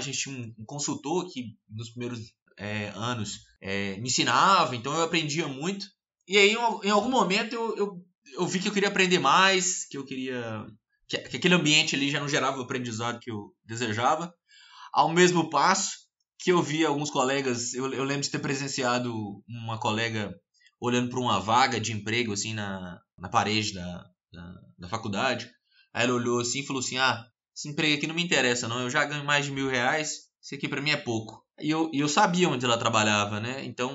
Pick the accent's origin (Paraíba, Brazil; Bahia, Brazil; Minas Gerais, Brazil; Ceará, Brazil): Minas Gerais, Brazil; Montes Claros; also born or lived in Belo Horizonte; Sou natural de Belo Horizonte. Só que eu basicamente nasci lá e vim morar em Montes Claros.